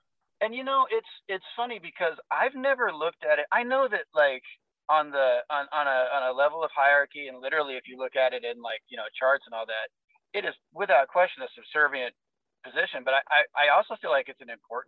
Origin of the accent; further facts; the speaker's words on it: Illinois, United States; And I was actually born here and spent the first 10 years of my life here. So when I say I grew up in Illinois, it was, I kind of mean that because of the formative years, like 10 to about 19.